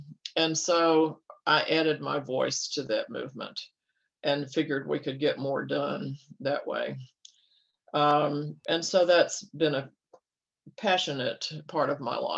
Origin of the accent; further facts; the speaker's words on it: the South, United States; Yes, I was raised in the South in a middle class family